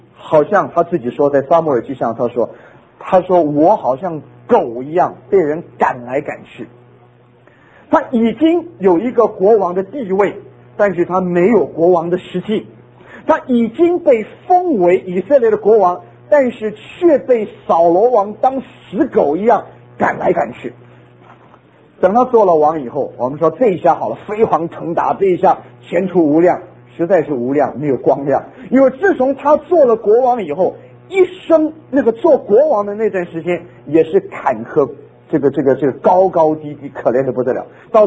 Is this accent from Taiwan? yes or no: no; Guangdong, China; 比我自己的家乡话，这个广东家乡话讲的还要流利